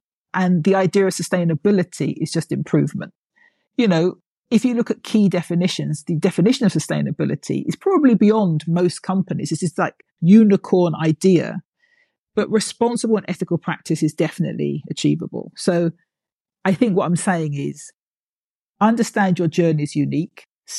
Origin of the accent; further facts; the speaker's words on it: United Kingdom; I'm like, I'm British. I hate talking about myself.